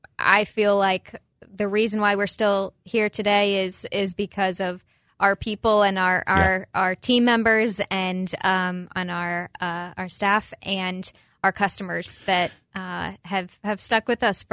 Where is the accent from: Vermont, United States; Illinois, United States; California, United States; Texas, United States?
Illinois, United States; Galesburg; Born and raised in Galesburg, and I graduated JHS in 2010 and went to Illinois Wesleyan for 4 years. And right after graduating, returned home